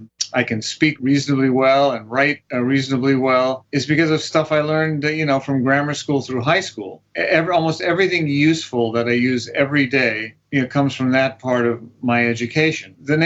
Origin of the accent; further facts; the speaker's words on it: Los Angeles, California, United States; growing up in Los Angeles, my sister and I, you know, we went to all public schools.